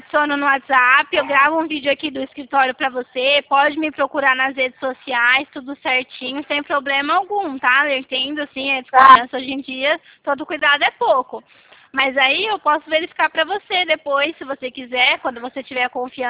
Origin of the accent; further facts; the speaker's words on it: Americana, São Paulo, Brazil; Eu sou aqui de Americana, do interior de São Paulo.